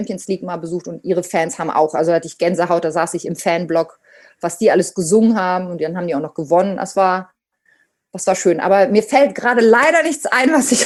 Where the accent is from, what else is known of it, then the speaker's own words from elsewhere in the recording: Münster, North Rhine-Westphalia, Germany; ich bin in Münster mit Trommeln groß geworden